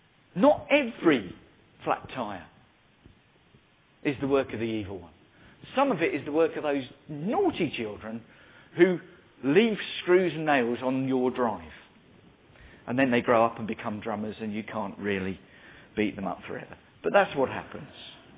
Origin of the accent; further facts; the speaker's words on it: South East England, United Kingdom; I come from Surrey. So I sort of belong to Surrey, which was really difficult.